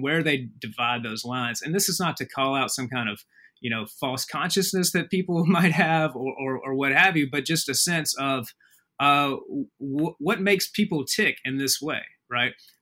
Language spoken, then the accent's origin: English; Alabama, United States; in a very small town in North Alabama that's not far from Huntsville. And many of the people that I grew up around worked in Huntsville.